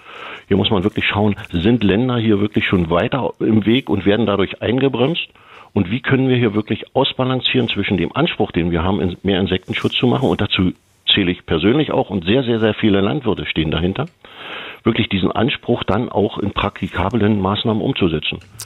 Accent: Brandenburg, Germany; und ich bin Brandenburger, wir können in Brandenburg reinschauen

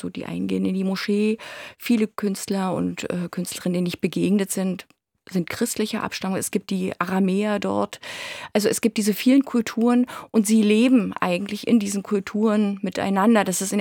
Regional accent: Berlin, Germany; also born or lived in Dresden; Ich bin in Dresden geboren, in Berlin groß geworden.

